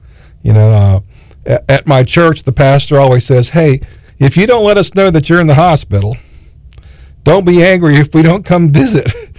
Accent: Florida, United States; You know, when I was a kid, I grew up in Palm Beach County.

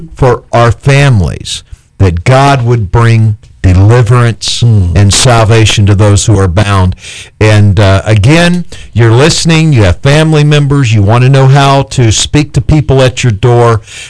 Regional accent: Hobe Sound, Florida, United States; Yeah, I was raised down in Hope Sound

